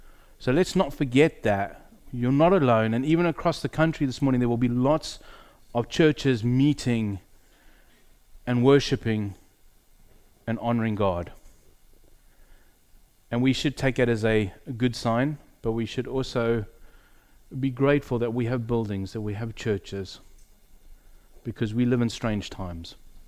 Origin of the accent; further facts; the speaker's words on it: Crawley, South East England, United Kingdom; I hail from Crawley side. I am a minister in training down there in Crawley, Elam.